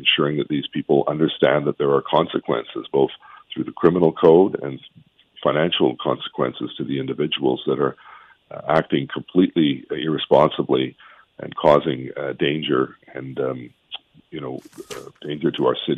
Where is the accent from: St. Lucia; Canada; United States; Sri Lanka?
Canada; Quebec; as a kid growing up in Quebec was the War Measures Act, where you saw members of the military roaming the streets after the assassination of Pierre Laporte